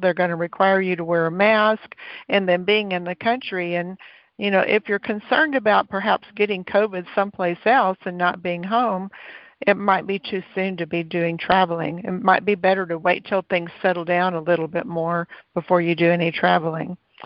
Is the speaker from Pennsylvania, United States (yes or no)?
no; Texas, United States; now in Panama; I come from Texas, where I know humidity, and the humidity in Panama is nothing compared to what it was in Texas.